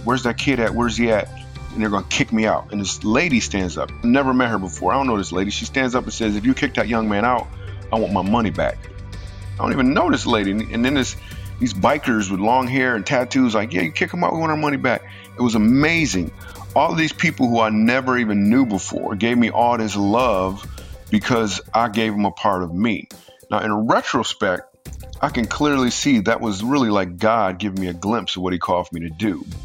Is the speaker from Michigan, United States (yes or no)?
yes; Michigan, United States; moved away as an adult; now in New York City, United States; I moved to New York City from Michigan, and on New Year's Eve of 2000, it was about to turn to 2001, and I remember doing a show at Mark Ridley's Comedy Castle in Detroit.